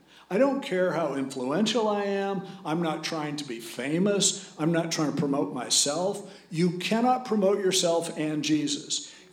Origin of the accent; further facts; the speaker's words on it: United States; And I'm an American and I'll vote.